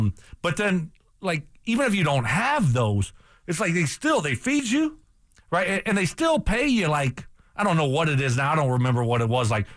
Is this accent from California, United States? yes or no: no; Louisiana, United States; So I thought, because I came from Louisiana Lavi, we had nothing, right? Nothing.